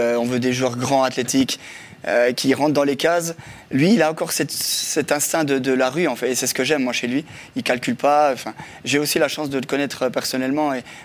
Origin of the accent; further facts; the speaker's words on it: Jura, Switzerland; Bon, moi, je suis jurassien